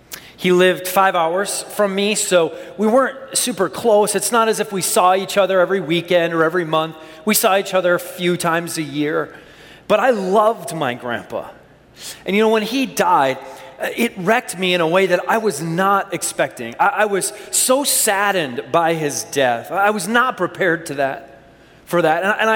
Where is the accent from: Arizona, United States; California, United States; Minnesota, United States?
Minnesota, United States; I grew up in Minnesota, and the State Fair is this big deal